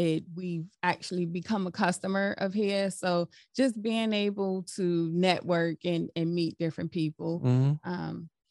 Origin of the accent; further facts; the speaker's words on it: Ohio, United States; We're both from Ohio.